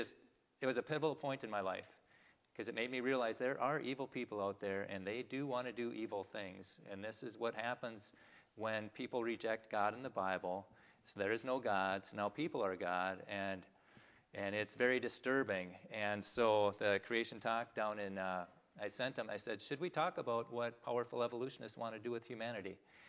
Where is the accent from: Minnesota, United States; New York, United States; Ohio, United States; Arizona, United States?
Minnesota, United States; St. Cloud; And again … from St. Cloud, Minnesota.